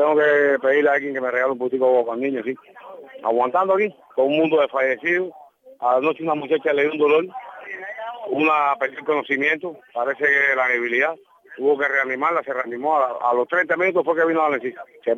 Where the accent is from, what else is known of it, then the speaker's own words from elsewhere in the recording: Cuba; Somos los últimos cubanos que estamos aquí.